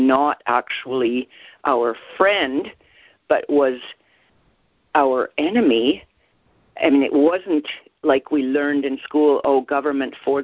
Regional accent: Edmonton, Alberta, Canada; I was born and raised in Canada, in Edmonton, Alberta, to be more precise, from parents who came from Germany. They immigrated to Canada in the early 1950s.

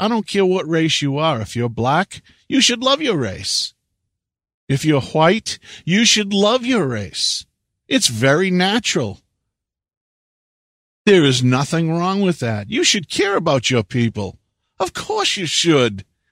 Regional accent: United States; I remember growing up in America, and it was primarily my own kind.

